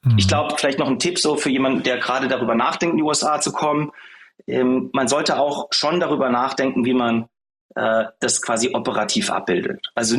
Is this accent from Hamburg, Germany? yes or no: no; Berlin, Germany; born there; Nein, also ich bin gern in Berlin. Ich bin ursprünglich auch mal in Berlin geboren.